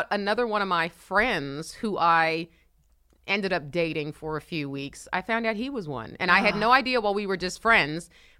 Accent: Queens, New York, United States; also born or lived in Cincinnati, Ohio; Queens, New York, the first 10 years, and then Cincinnati, Ohio.

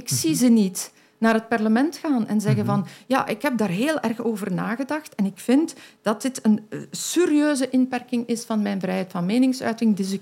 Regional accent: Belgium; Ik ben een Belg en ik volg de Belgische wet.

